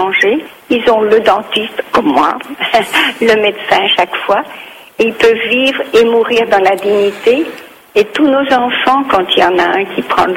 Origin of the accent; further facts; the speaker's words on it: Liège, Wallonia, Belgium; now in India; Je suis liégeoise et fière de l'être.